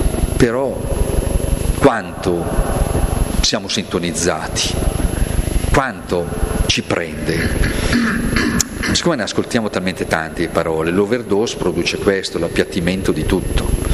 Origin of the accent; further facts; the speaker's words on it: Novara, Piedmont, Italy; complimenti, perché io vengo da Novara, una roba così ce la sogniamo